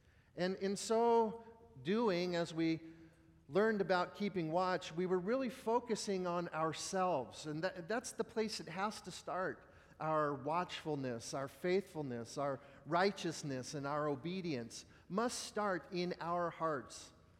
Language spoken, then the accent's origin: English; California, United States; We're from California and we don't really do snow well.